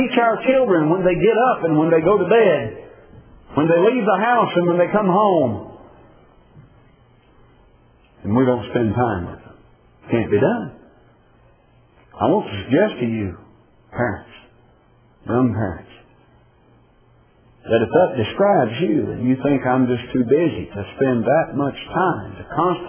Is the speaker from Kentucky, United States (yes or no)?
yes; Kentucky, United States; now in Lancaster, United States; In Lancaster, they call that dinner. I'm still from Kentucky.